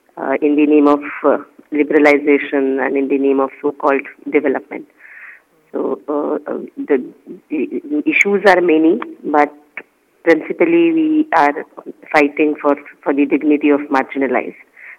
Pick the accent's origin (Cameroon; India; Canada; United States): India; I come from India and I live in a state or province called Maharashtra, which is and close to Mumbai.